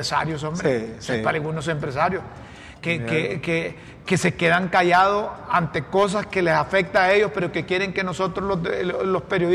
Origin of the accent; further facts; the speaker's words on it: Honduras; como hondureño